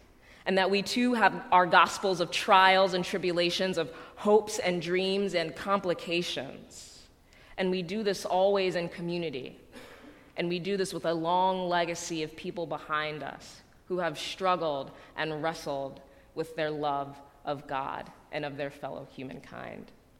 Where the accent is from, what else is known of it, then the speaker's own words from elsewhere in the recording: Chicago, Illinois, United States; The church that I grew up in Chicago as an elementary school kid is an African-American Presbyterian church.